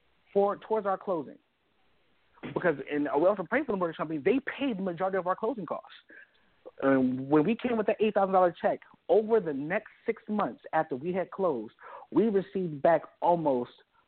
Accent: Philadelphia, Pennsylvania, United States; I'm originally from Philadelphia, guys. I'm originally from Southwest Philadelphia.

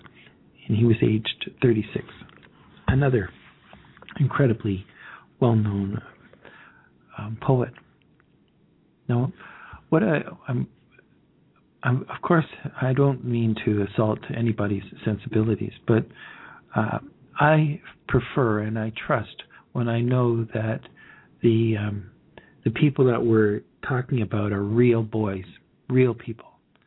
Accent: Prince Edward Island, Canada; worshipful brother from Prince Edward Island, from Restigo, if any of you have been through there. I was born over in Cavendish, which you know is a cart ride away.

